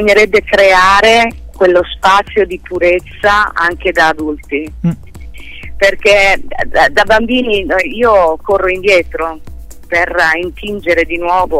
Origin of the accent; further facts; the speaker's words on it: Chicago, Illinois, United States; also born or lived in Italy / Florida; Comunque io sono nata a Chicago, ho vissuto i miei primi 7 anni a Chicago, poi ci siamo trasferiti in Italia e poi dall'Italia siamo tornati a Chicago e poi da Chicago siamo andati in Florida.